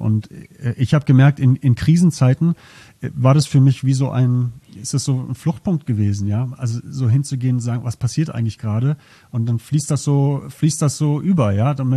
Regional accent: Berlin, Germany; moved away as an adult; ich bin in Berlin aufgewachsen, kenne so gefühlt jede Straße, jede Gegend, ja, war einfach lange

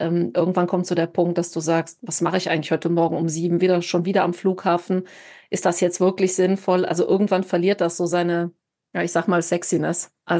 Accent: Rhineland, Germany; das hast du ja schon gesagt. Ich bin Rheinländerin durch und durch. Vielleicht hört oder der eine, die andere das auch ein bisschen an meiner Stimme.

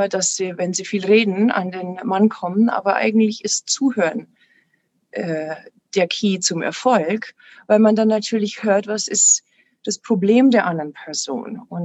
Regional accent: Passau, Bavaria, Germany; Ich komme ursprünglich aus Passau.

